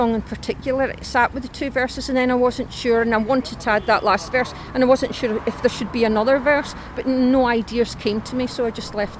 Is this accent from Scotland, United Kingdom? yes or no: yes; Glasgow, Scotland, United Kingdom; growing up in Glasgow, I was a Celtic supporter